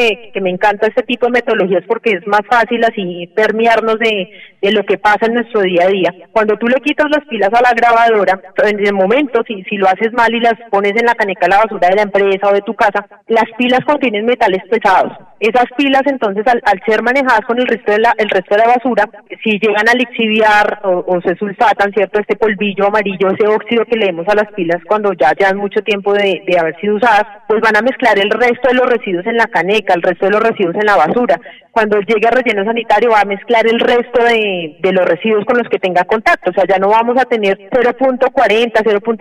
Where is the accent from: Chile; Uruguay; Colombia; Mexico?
Colombia; en manos de cada uno de nosotros como colombianos